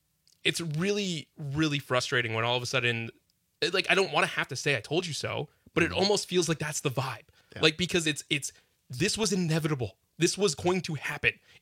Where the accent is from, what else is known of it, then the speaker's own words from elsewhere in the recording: Milwaukee, Wisconsin, United States; Like, I grew up in Milwaukee County. My family is from there.